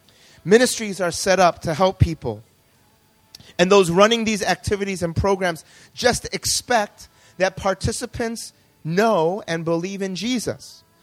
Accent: United States; I grew up in the United States. I'm an American-born Korean, and I grew up going to a Korean-American church.

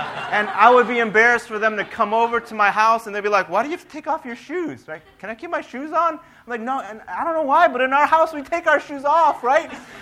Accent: United States; My parents came from Korea, and they moved to the United States in the 1960s. I was born in the United States, but obviously, I don't look like Caucasian or anything. I grew up in two cultures, in Korean culture and in American culture.

